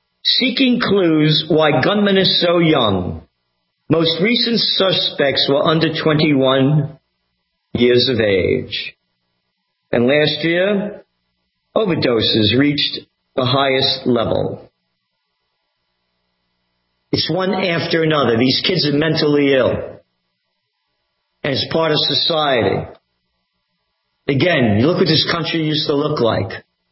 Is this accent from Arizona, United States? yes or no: no; New York City, New York, United States; born there; Well, I was born in the Bronx. I'm a nobody.